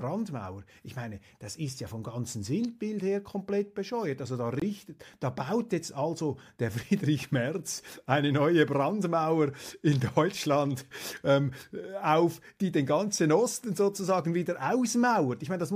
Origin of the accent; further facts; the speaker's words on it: Switzerland; ich sage das als Schweizer.